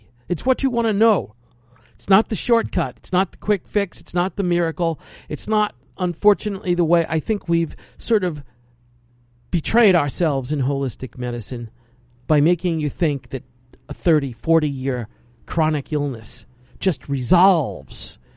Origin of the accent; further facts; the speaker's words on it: New York City, New York, United States; moved away; Growing up in New York City, I loathed humidity. I loved the month of May and June. That's it. If New York could have been May and June, I never would have left.